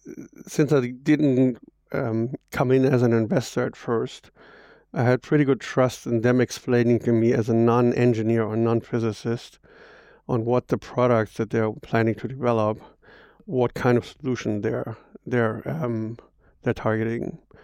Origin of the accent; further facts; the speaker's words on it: Hamburg, Germany; born and raised in Hamburg